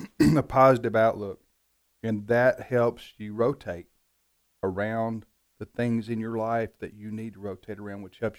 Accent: Houston, Missouri, United States; born there; So I tell people I was born in Houston, Texas, Missouri.

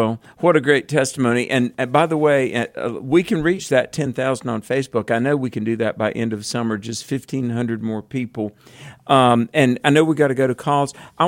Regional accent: North Carolina, United States; My home state of North Carolina, Josh, welcome.

